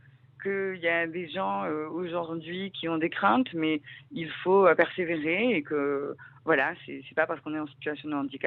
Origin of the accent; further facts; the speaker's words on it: Corsica, France; je suis native de Corse.